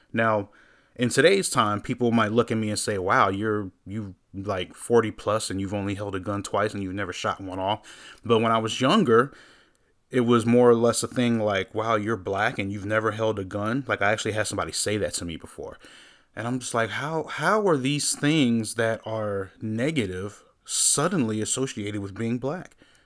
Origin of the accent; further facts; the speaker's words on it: Hampton, Virginia, United States; born there; We were born here. I was born in Hampton, Virginia.